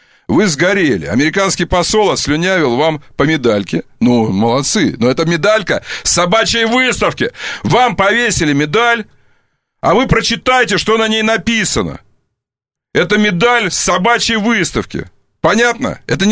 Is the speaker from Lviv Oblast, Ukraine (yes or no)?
no; Crimea, Ukraine; born there; я родился в Крыму, и, да, ну, я чувствую Крым как-то, чувствую, это моя земля, понимаете?